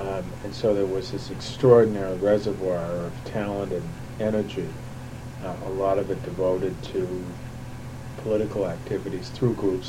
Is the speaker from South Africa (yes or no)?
no; Montreal, Quebec, Canada; also born or lived in Switzerland; I was born in Switzerland and grew up my early years in elementary school outside of Montreal